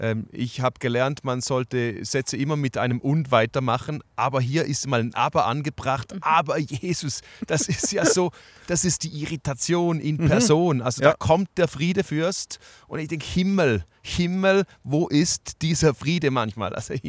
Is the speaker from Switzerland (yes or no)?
yes; Switzerland; Das sind meine kulturellen Learnings auch aus Sachen, die ich als Schweizer vielleicht bei mir nicht verstehe